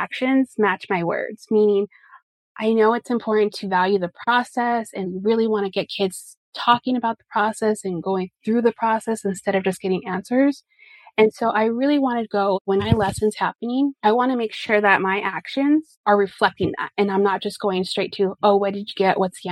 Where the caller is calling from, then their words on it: Phoenix, Arizona, United States; All right. So I'm currently coming from Phoenix, Arizona.